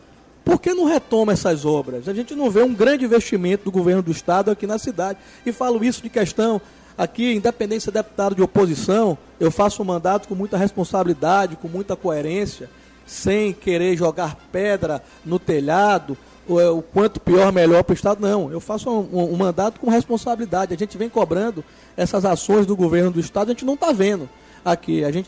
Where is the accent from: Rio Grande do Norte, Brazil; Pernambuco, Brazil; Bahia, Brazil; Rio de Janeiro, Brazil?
Bahia, Brazil; Ilhéus; sempre uma alegria vir em Léus, rever meus amigos queridos, rever a minha terra